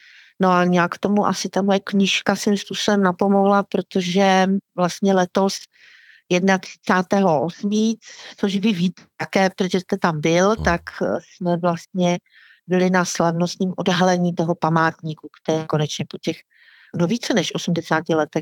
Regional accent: Teplice, Ústí nad Labem Region, Czechia; born there; naše rodina vlastně z toho Slovácka pochází, protože já sama jsem se narodila na opačném konci republiky v Teplicích. A vlastně všichni příbuzní mojí babičky se po válce nastěhovali na sever.

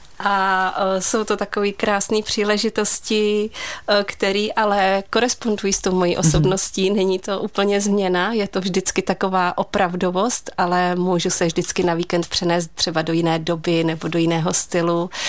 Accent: Rudník, Hradec Králové Region, Czechia; firmu mám pořád v Rudníku, protože … z Rudníku, ale domeček ateliér mám v Dolní Olešnici

